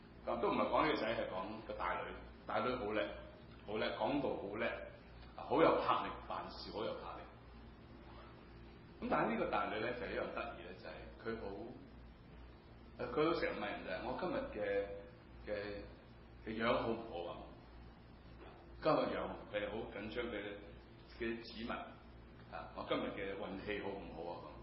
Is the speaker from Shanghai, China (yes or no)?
yes; Shanghai, China; 因为我是上海人嘛